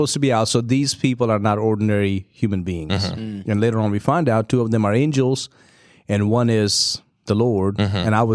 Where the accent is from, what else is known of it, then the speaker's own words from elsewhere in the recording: India; I grew up in India where from 12:30 to about 4, you don't go outside.